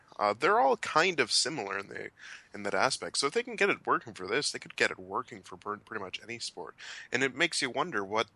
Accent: Canada; We're Canadian, Shane.

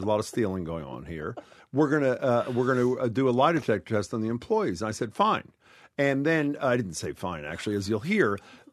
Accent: Philadelphia, Pennsylvania, United States; It's ending a block from where I grew up in Center City, the Art

